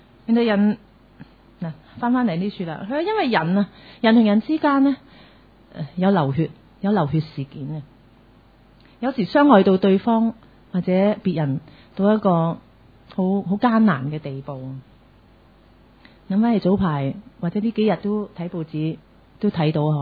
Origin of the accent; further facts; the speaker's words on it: China; 这个是我们很多是我们中国人的那种信仰观。